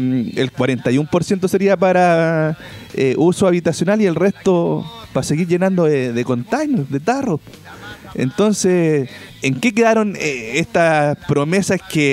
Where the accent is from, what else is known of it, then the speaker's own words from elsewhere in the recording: San Antonio, Valparaíso, Chile; los que somos de acá de San Antonio, sabemos que corresponden a humedales naturales.